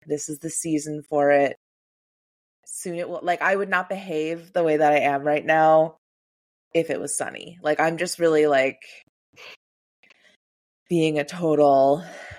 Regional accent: Midwest, United States; which I feel like as a Midwesterner is really like my big unlearning.

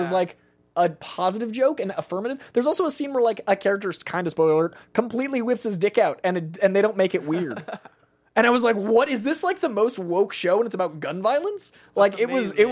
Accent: Boston, Massachusetts, United States; I'm from Boston and the marathon was very affecting to me.

